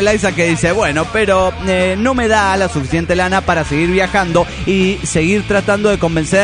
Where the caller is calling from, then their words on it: Monterrey, Nuevo León, Mexico; de Monterrey, Nuevo León, México.